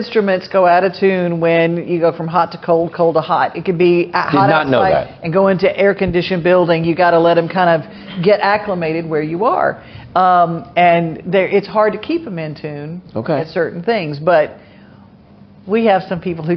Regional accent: Louisiana, United States; Well, it's just like I'm from Louisiana. We're just south of El Dorado, Arkansas.

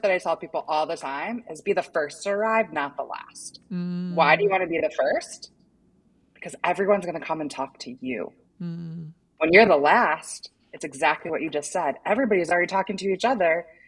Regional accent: New York, United States; So I'm a New Yorker, and I don't know if you're familiar with what the New York uniform is.

